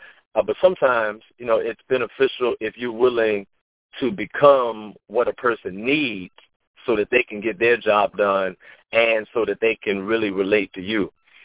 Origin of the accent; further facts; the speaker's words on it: Hampton, Virginia, United States; how I grew up in Phoebus, which is a rougher area of Hampton. So it's not downtown Hampton, but it's definitely not suburb.